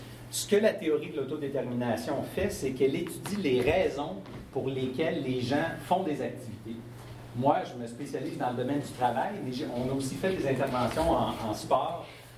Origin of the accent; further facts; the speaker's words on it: Montreal, Quebec, Canada; On est à Montréal, comme vous aurez deviné avec mon accent.